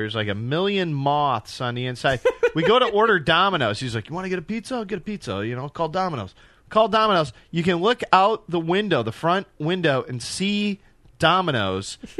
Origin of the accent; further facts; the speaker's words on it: Detroit, Michigan, United States; I mean, I'm from Detroit. I grew up in a predominantly black neighborhood.